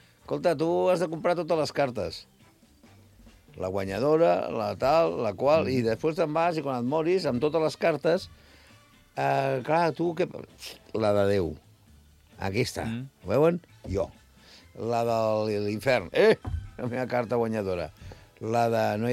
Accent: Sant Quintí de Mediona, Catalonia, Spain; jo vaig aprendre aquesta paraula aquí, quan era petit a Sant Quintí.

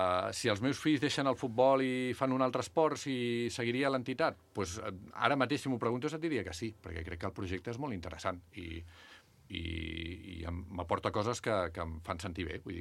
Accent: Puigdàlber, Catalonia, Spain; Fitxo cada dia, jo sóc de Puigdalba

